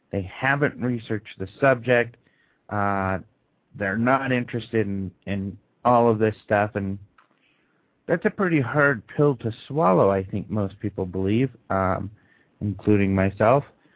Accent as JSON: {"language": "English", "region": "Colorado", "country": "United States", "tie": "born or raised there", "said": "In Colorado, my home state here, there are multiple witnesses of UFO dropping lights to the ground."}